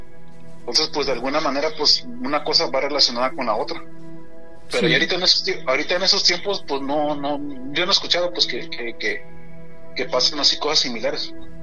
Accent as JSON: {"language": "Spanish", "region": "Guerrero", "country": "Mexico", "said": "Yo soy del estado de Guerrero."}